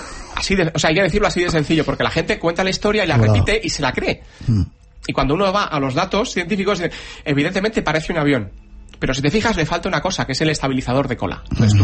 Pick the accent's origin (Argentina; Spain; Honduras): Spain; como somos españoles y más chulos que un 8